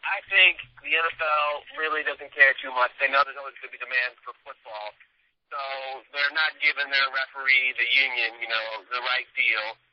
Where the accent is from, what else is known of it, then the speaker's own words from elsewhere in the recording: California, United States; Since, for better or for worse, we grew up in the Bay